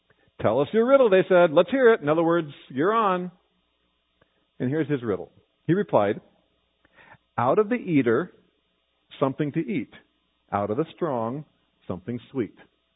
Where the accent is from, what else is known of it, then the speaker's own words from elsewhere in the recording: Kansas, United States; I grew up in Kansas. I thought party meant cake.